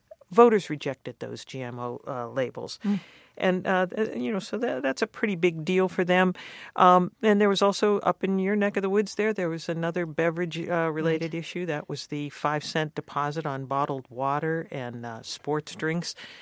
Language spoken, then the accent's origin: English; Youngstown, Ohio, United States; But in Youngstown, my hometown, they rejected a ban on fracking for the fourth time.